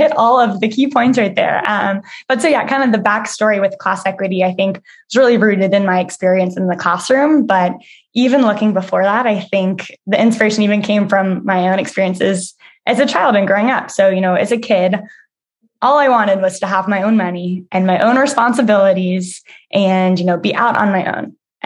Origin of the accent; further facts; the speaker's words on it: Virginia, United States; I moved back to Washington, D.C., where I grew up outside in Virginia.